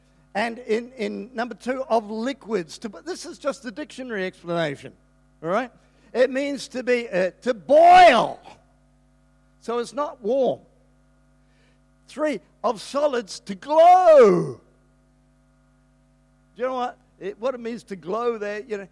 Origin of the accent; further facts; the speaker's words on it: Wellington, New Zealand; back in the day when I was one of seven kids growing up in Wellington in New Zealand, freezing cold place. So nine people in our family.